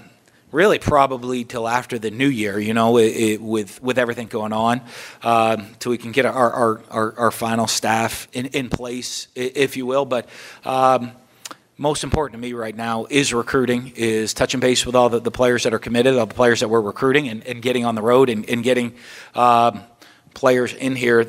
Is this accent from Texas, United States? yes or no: no; New Hampshire, United States; I grew up in New Hampshire. So it's snowing and it's freezing cold outside